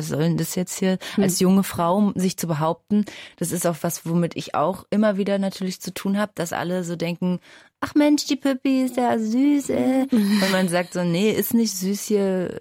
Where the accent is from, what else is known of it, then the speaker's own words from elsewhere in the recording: Berlin, Germany; Außerdem liebe ich Berlin, ich stehe auf meine Heimatstadt